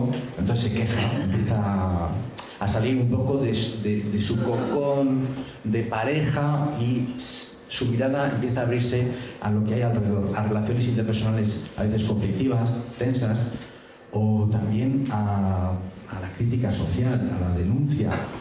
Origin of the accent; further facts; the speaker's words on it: Brussels, Brussels-Capital Region, Belgium; Spanish is a second language; also born or lived in Bilbao; Yo que vengo de Bélgica, de Bruselas, pero también de Bilbao, y he conocido los años del terrorismo de ETA viviendo en Bilbao.